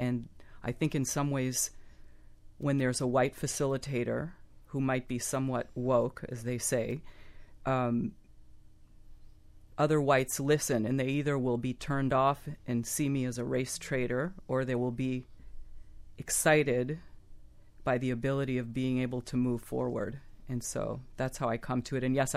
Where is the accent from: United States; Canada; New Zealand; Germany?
Canada; also born or lived in Europe; Well, I'm Canadian, and I grew up in Europe, so I didn't grow up in the U.S., and I learned lots of different histories, so I wasn't socialized as a white American person.